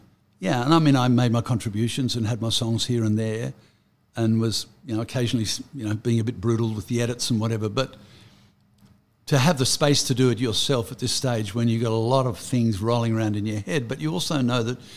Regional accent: Australia; But yeah, hey, I'm an Aussie artist and I care about it a lot.

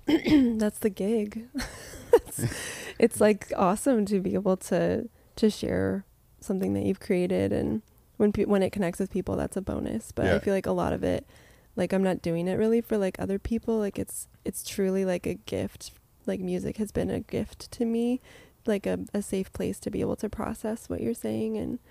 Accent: New Mexico, United States; I grew up in New Mexico in the East Mountains, east of Albuquerque and Tijeras.

